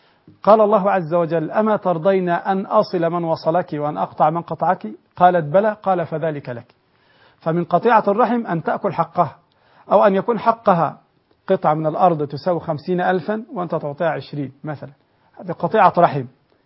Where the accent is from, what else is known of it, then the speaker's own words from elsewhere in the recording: Egypt; نعم، في بعض البلاد عندنا في مصر وفي كثير من الدول يأكلون حقوق البنات